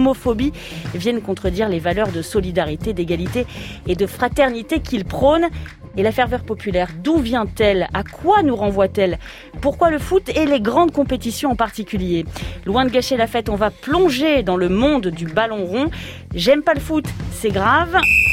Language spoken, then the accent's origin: French; France